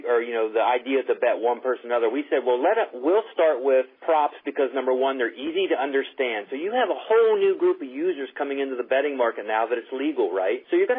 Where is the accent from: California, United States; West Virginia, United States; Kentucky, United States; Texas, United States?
West Virginia, United States; We used to do West Virginia Mountaineer basketball games because we're from West Virginia.